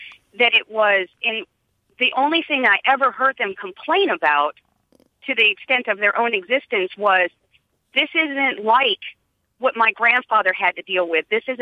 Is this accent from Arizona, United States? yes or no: no; Virginia, United States; And I found, now I'm from Virginia originally, a very diverse community. I grew up with many different races